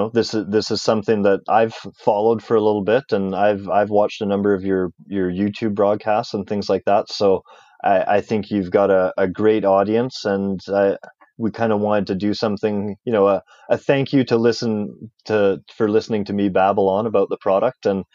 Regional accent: Canada; So that's as a Canadian, that's a great market as well.

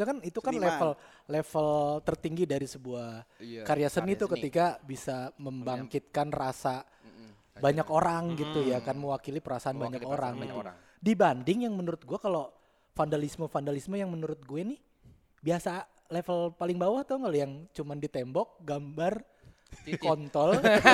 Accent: Jakarta, Indonesia; ini kan kota kita nih. Kita lahir di mari ya kan. Gede di mari.

